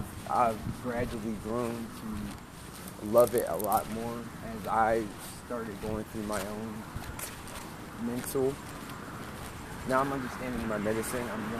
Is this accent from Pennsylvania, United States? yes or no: yes; Philadelphia, Pennsylvania, United States; How you doing? … from Philadelphia.